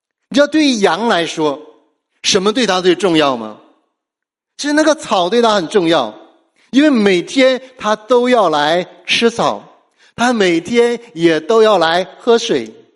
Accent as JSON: {"language": "Chinese", "country": "China", "said": "我们作为中国人，我们都觉得，哎呀，现在我们中国人有钱了"}